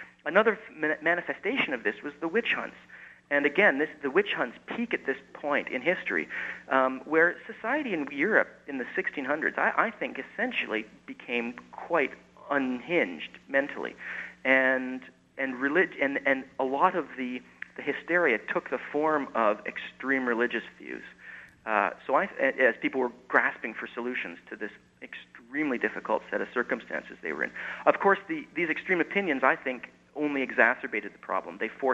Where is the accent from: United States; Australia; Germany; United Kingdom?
United Kingdom; England; I'm partly from England